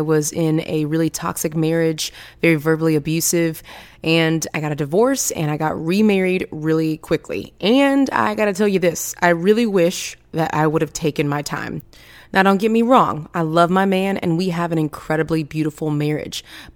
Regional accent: Texas, United States; I'm from Texas, baby.

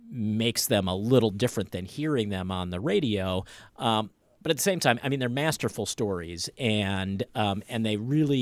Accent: Washington, District of Columbia, United States; I grew up in the Washington, D.C. area

